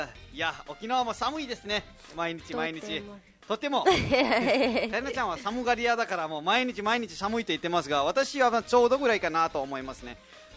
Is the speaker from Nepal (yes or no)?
yes; Dang, Lumbini Province, Nepal; カトマンズも行きますし、ダング自分の実家にも行きますので、はい、あとお父さんお母さんにも会ってこようかなと思ってますね。